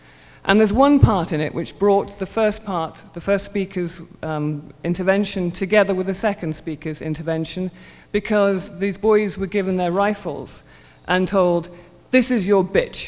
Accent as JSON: {"language": "English", "country": "United Kingdom", "said": "You will have to slow me down because I'm British and we tend to mumble, so."}